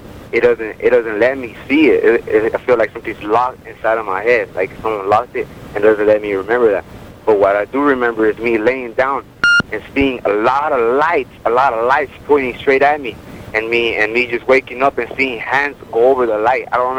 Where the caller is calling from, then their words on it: Avondale, Arizona, United States; I'm calling from Arizona.